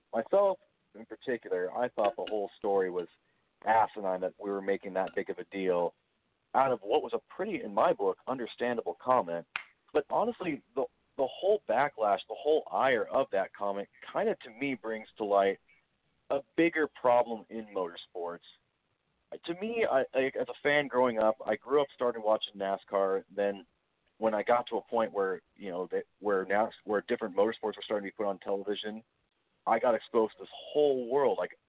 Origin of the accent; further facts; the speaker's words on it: Iowa, United States; especially in, you know, growing up in Iowa.